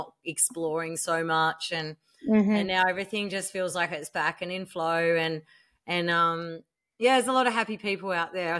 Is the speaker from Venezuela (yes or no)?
no; Australia; being Australian, obviously our got a very big country and a lot of it's really remote. I was always drawn, I mean, where I'm from is a remote environment.